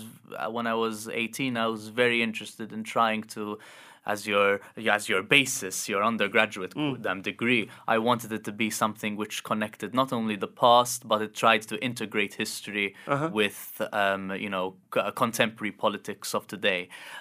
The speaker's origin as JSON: {"language": "English", "country": "Malta", "said": "I'd be like, I'm from Malta, you know"}